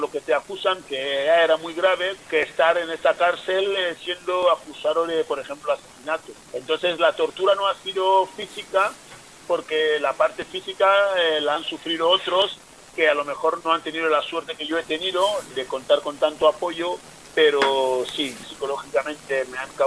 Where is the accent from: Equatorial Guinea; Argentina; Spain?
Equatorial Guinea; Y claro, yo soy guineano y tenía que hacer mi documentación guineana.